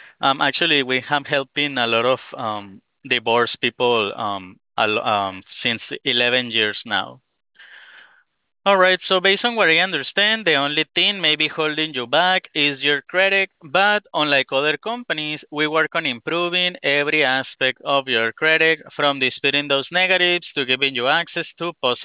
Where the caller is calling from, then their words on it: West Palm Beach, Florida, United States; We're calling you from West Palm Beach, Florida.